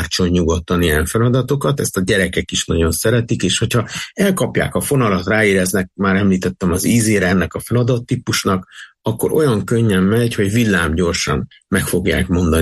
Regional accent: Miskolc, Borsod-Abaúj-Zemplén, Hungary; én pedig ugye miskolci vagyok

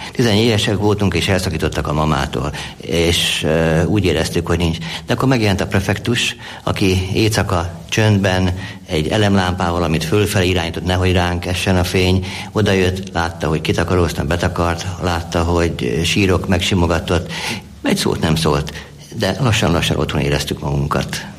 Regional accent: Óbuda, Budapest, Hungary; Én óbudai vagyok, Óbudán lakom, laktam hosszú éveken keresztül

